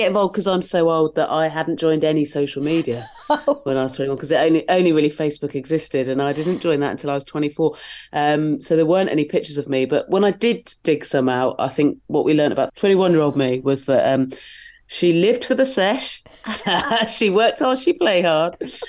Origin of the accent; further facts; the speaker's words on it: South West England, United Kingdom; I grew up in Dorset and there weren't, that I was aware of, live comedy clubs.